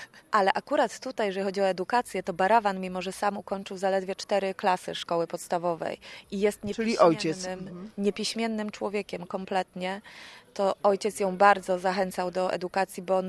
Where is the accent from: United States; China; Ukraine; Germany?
United States; Ja dzieciństwo spędziłam w Stanach Zjednoczonych i również my, dzieciaki, byliśmy bardziej zasymilowani z amerykańską społecznością